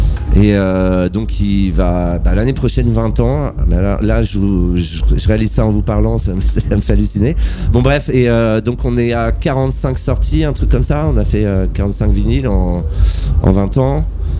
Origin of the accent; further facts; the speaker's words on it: Paris, Île-de-France, France; En fait, moi je suis parisien, mais ça fait 20 ans que je viens jouer à Nantes régulièrement.